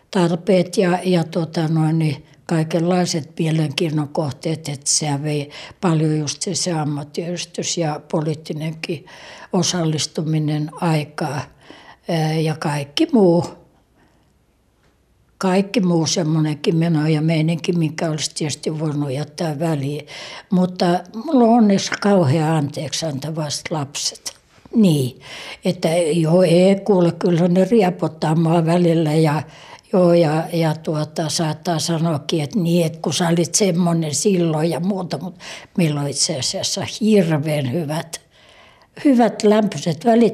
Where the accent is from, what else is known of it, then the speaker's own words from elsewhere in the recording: Helsinki, Uusimaa, Finland; Mähän olin kasvanut, tai olin lapsuuteni ja nuoruuteni asunut Suomenlinnassa, joka oli erittäin hierarkkinen ja oikeistolainen, tietenkin varuskunta